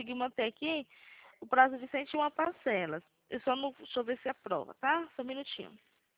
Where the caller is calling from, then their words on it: São Roque, São Paulo, Brazil; Isso, eu falo aqui de São Roque, São Paulo.